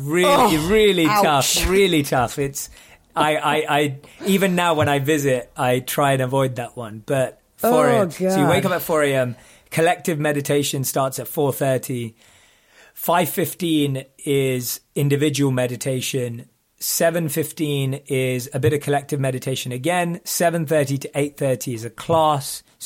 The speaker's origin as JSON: {"language": "English", "region": "London", "country": "United Kingdom", "tie": "born or raised there", "said": "So I grew up in London. I'm through and through a Londoner"}